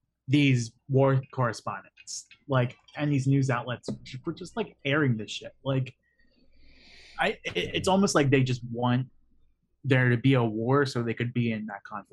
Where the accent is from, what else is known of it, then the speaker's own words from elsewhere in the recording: United States; like we lost a war because we're American.